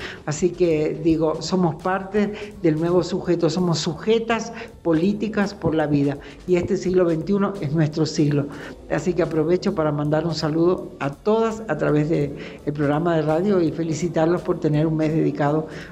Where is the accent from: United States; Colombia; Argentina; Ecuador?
Argentina; de Argentina, una intelectual estudiosa de los movimientos sociales